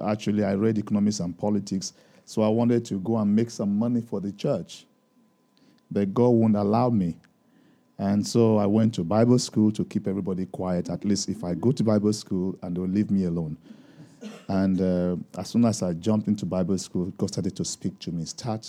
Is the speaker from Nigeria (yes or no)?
yes; Benin City, Edo, Nigeria; African Christians, I come from Nigeria, West Africa, from Benin.